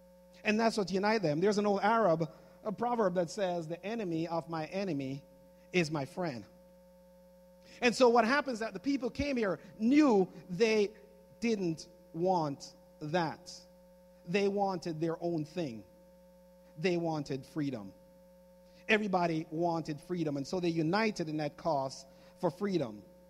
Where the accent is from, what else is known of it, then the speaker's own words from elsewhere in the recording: Jamaica; now in United States; I am from Jamaica, as most of you know. I love Jamaica, but I absolutely love the United States of America.